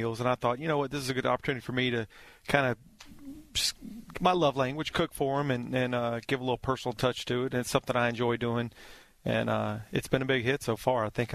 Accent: Louisiana, United States; No, I grew up in South Louisiana. Obviously, food is a big deal in South Louisiana, and I grew up in an Italian neighborhood family.

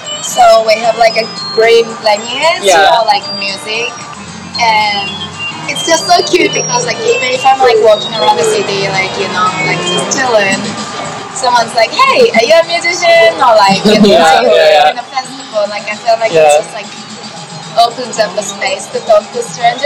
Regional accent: Tokyo, Japan; now in Melbourne, Australia; Well, I came from Tokyo originally, but now I'm based in Melbourne, Australia.

